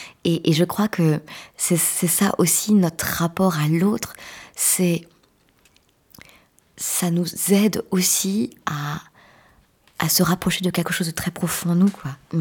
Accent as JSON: {"language": "French", "region": "Brittany", "country": "France", "tie": "born or raised there", "said": "Moi, je viens de la mer. J'ai grandi en Sud-Bretagne."}